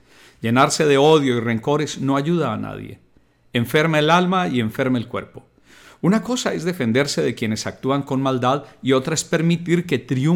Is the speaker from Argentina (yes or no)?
no; Colombia; born there; Toda mi vida la he vivido en tiempos de guerra. Nací en Colombia, Suramérica, en 1955, en medio de la violencia